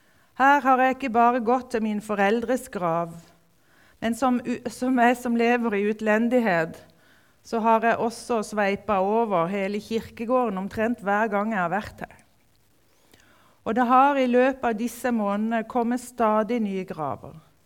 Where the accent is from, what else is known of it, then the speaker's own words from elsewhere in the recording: Tveit, Agder, Norway; i den tiden hvor jeg vokste opp i Tveit, som ungdom i hvert fall